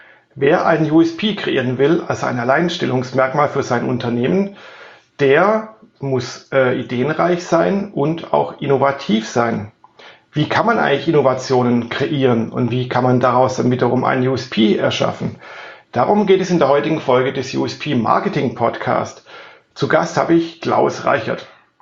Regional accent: Baden-Württemberg, Germany; ich bin ja auch Schwabe

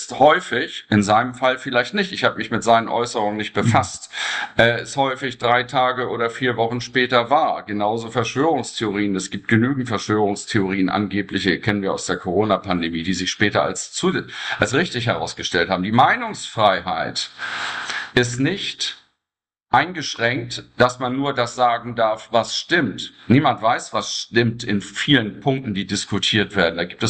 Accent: Germany; Das macht die EU und ich als Deutscher muss mich dafür entschuldigen

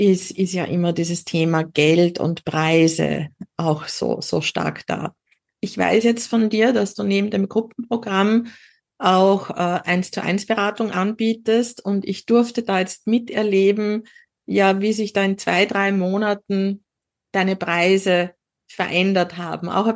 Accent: Upper Austria, Austria; moved away; in Oberösterreich, in meiner alten Heimat

